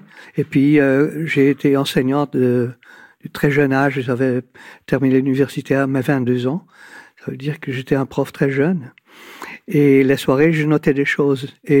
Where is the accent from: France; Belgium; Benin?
Belgium; Ghent, Flanders; parce que j'ai passé ma jeunesse sur les bords de l'Escaut, pas trop loin de Gand, ma ville natale